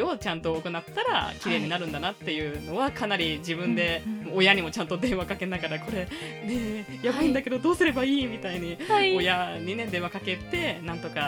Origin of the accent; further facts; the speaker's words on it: Ehime, Japan; now in Okayama, Japan; あ、愛媛、私愛媛出身なんですけど